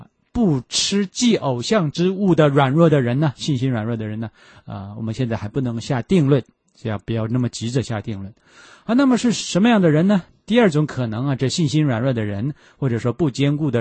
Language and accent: Chinese; Shandong, China; accent: Shandong; 我们山东话说也不嘎去吃啊